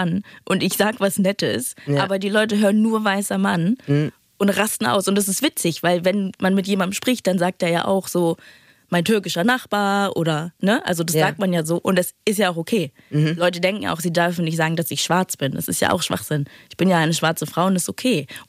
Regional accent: Northern Germany, Germany; weil ich norddeutsch bin und, weiß nicht, sehr verbunden mit meiner Heimat.

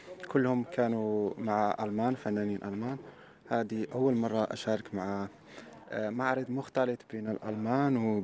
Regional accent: Morocco; now in Germany; أرجع لها شوية كوني مغربي

